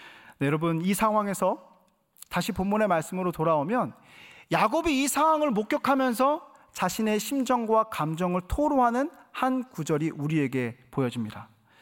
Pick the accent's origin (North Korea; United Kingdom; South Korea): South Korea; Paju, Gyeonggi Province; 제가 어린 시절 보냈던 지역은 경기도 파주입니다.